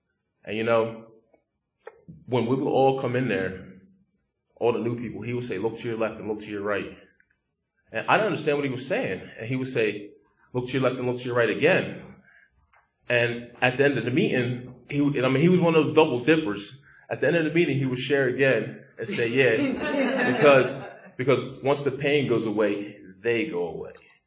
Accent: Pottstown, Pennsylvania, United States; I grew up in Pottstown.

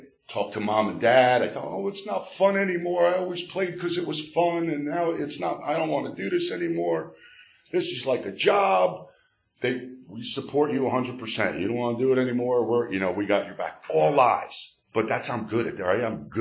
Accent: Elizabeth, New Jersey, United States; I grew up in Elizabeth.

